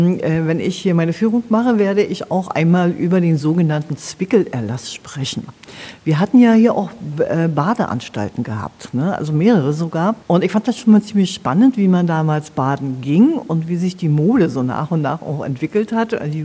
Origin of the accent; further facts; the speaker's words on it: Königs Wusterhausen, Brandenburg, Germany; Also ich bin selber auf dem Campingplatz fast groß geworden. Wir hatten See in der Nähe drin von Königs Wusterhausen, ja.